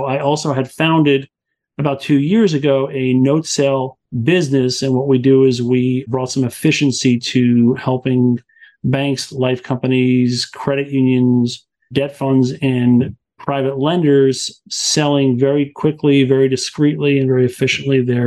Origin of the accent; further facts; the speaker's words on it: New York, United States; I'm originally from New York.